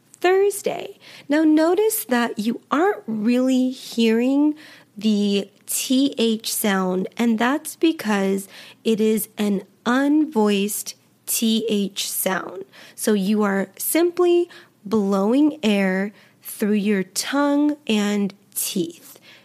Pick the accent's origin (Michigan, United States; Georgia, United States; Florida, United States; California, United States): California, United States; Los Angeles; And I am from the United States. I was born and raised in California, Los Angeles, California. And I currently live in Arizona, which is the desert state.